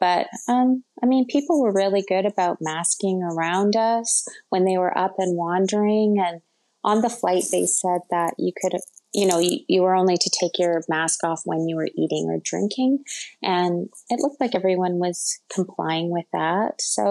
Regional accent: Canada; I always found that arriving in Europe was pretty easy as a Canadian.

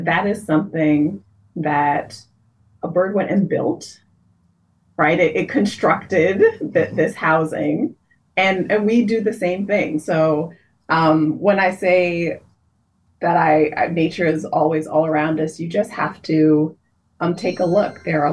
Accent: New York City, New York, United States; So it's part of the blessing of growing up in New York City is having access to a lot of that musical theater and culture and performance.

